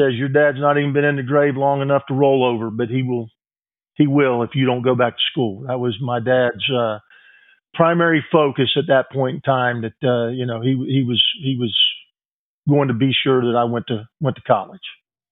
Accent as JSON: {"language": "English", "town": "Orlando", "region": "Florida", "country": "United States", "tie": "born or raised there", "said": "I grew up in Orlando, Florida, and my dad was for a few years an Orlando cop"}